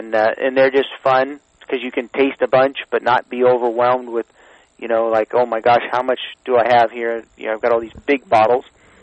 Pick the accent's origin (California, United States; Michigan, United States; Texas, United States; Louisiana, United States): California, United States; I'm actually from the Central Valley.